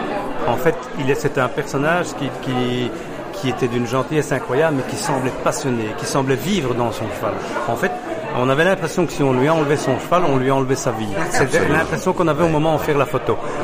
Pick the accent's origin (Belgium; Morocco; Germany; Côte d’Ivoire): Belgium; Brussels; Et après, moi j'ai découvert Namur. Je suis bruxellois.